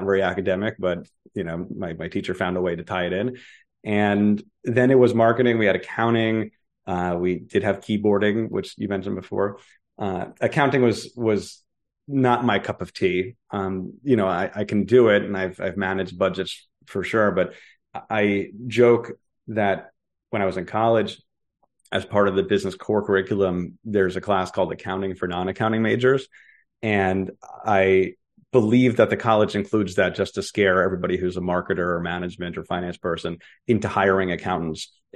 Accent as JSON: {"language": "English", "town": "Smithtown", "region": "New York", "country": "United States", "tie": "born or raised there", "also_born_or_lived": "Queens", "said": "But I was born in Queens. When I was a baby, moved out to Long Island. I grew up in a town called Smithtown, which is just as exciting as it sounds."}